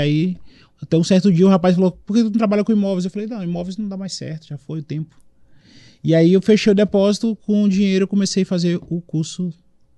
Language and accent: Portuguese; São Luís, Maranhão, Brazil; Sou raiz, São Luís